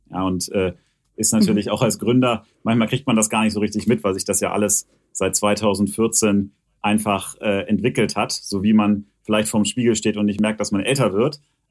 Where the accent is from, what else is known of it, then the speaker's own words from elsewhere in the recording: Hanover, Lower Saxony, Germany; born there; ich komme ja gebürtig aus Hannover